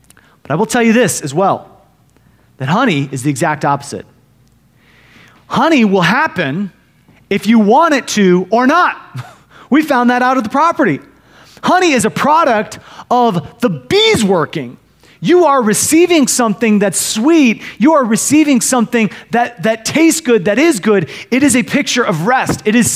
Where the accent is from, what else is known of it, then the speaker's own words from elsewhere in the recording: Iowa, United States; Now, I grew up in Iowa.